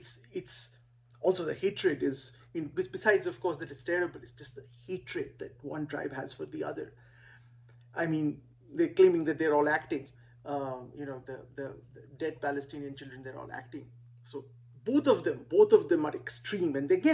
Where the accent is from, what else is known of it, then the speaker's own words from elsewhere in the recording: Kolkata, West Bengal, India; English is a second language; this is what I used to believe for a long period of time growing up in Kolkata